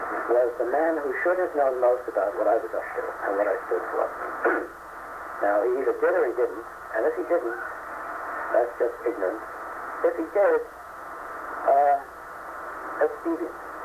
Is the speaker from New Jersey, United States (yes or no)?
no; New York, United States; I was raised on Long Island.